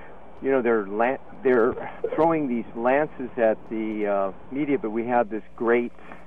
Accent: Berkeley, California, United States; Yeah, I'm from Berkeley.

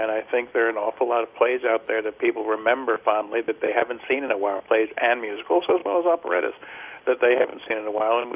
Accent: Baltimore, Maryland, United States; I had done in my 20s and 30s with another group that I was involved with in my hometown of Baltimore

